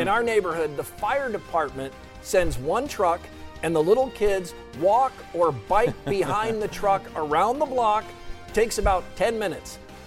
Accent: United States; I am American. I'm proud to be an American.

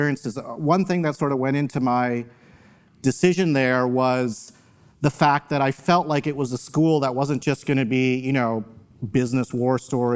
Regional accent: Michigan, United States; I grew up mostly in the Midwest, in Michigan, right outside Ann Arbor.

